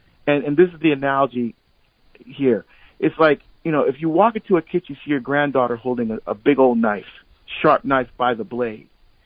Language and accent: English; New Jersey, United States; I was making my way from Oregon back to Newark, because I grew up in Jersey, and that's where my dad died.